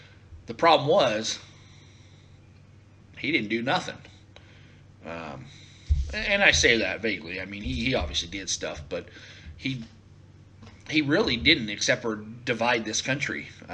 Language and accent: English; Northwest, United States; I grew up in the Northwest. I'm pretty conservative, middle class, served in the military, those kinds of things.